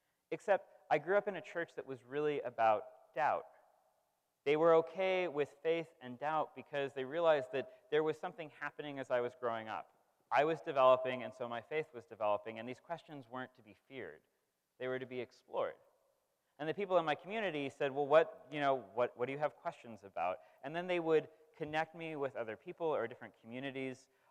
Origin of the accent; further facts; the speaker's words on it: Oregon, United States; I grew up in Oregon, but I learned about Philadelphia and the Quakers here that were part of the abolitionist movement.